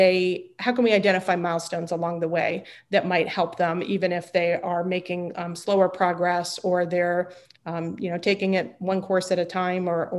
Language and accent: English; Columbia, Maryland, United States; which is located a few miles from the house I grew up in Columbia, Maryland. So that kind of seemed like a sign. So I moved back to Maryland